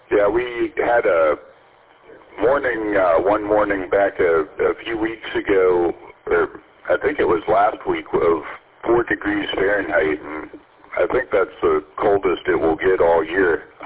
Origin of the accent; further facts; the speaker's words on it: Tennessee, United States; I'm on vacation from Tennessee.